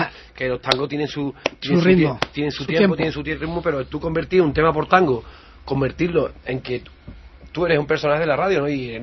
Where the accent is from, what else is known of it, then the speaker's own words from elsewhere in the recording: El Viso del Alcor, Andalusia, Spain; la del Viso, que es mi pueblo, es la semana siguiente.